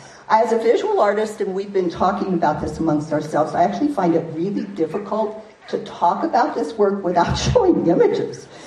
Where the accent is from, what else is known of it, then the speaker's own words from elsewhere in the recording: New Mexico, United States; The one along the Rio Grande, I'm from New Mexico, for example, a river that is almost 2,000 miles long, took 5 years to do.